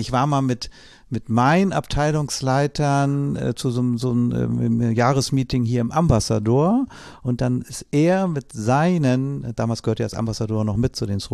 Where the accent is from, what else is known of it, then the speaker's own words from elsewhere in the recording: Glücksburg, Schleswig-Holstein, Germany; zurückgegangen nach Flensburg in meine Heimatstadt, nein, nach Glücksburg genauer gesagt